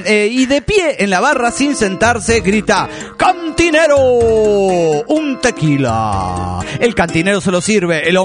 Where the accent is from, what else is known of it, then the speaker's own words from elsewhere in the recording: San Luis, Argentina; de San Luis, Argentina.